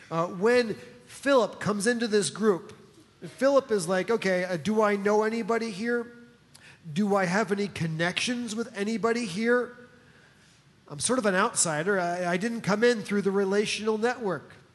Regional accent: New Jersey, United States; I come from New Jersey. I just left my accent there.

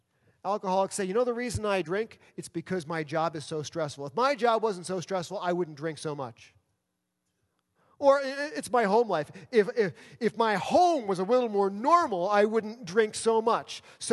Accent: New York City, New York, United States; Where I grew up in New York City

